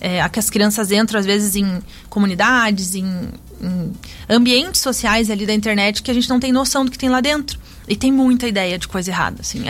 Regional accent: Brazil; eu sou do Brasil. Fui morar numa cidade bem pequenininha, tinha 10 mil habitantes, assim.

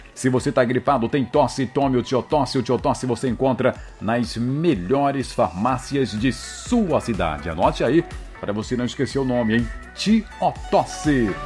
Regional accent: Gongogi, Bahia, Brazil; Gongugi, minha terra natal

